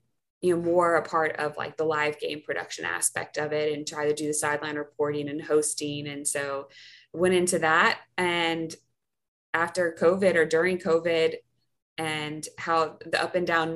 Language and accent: English; Southeast, United States; because I grew up in ACC territory and it's huge there.